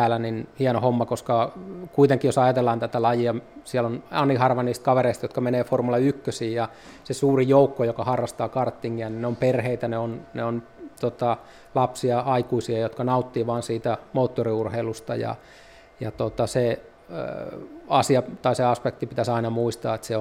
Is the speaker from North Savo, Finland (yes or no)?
no; Lahti, Päijät-Häme, Finland; kyllä tämä Lahti on kuitenkin se kotikaupunki, että täällä on vielä niitä vanhoja kavereita jäljellä ja perhettä ja noin poispäin, niin kyllä tämä on mun kotikaupunki ja kyllä mä itseni tunnen lahtelaiseksi, vaikka aika kauan täältä pois asunutkin.